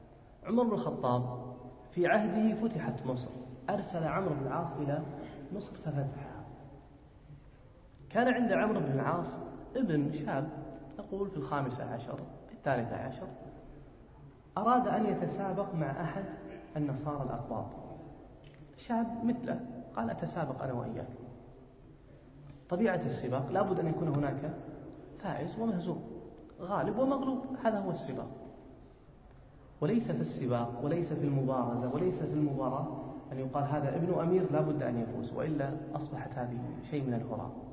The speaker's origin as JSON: {"language": "Arabic", "country": "Saudi Arabia", "said": "أحد الأطفال عندنا في السعودية"}